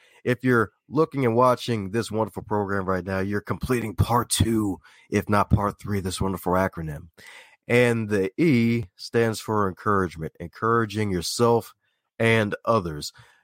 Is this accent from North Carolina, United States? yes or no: no; Baltimore, Maryland, United States; accent: Southern; But yeah, I'm actually from Baltimore, believe it or not.